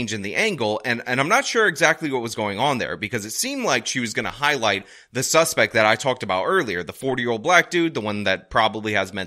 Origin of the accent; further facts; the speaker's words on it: New York, United States; as a New Yorker and as a world-class detective